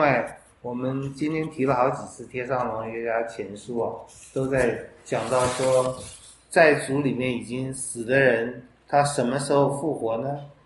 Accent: China; 我们中国人我觉得没有多讲这些，生和死都是很大的问题。

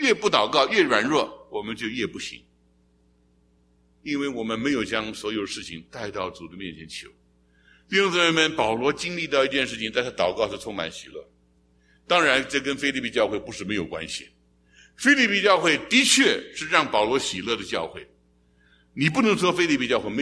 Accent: China; 我们中国人跟回教徒接触很多，在西江那一带有很多的回教徒，所以这些研究对于我们中国人传福音也有很大的帮助。

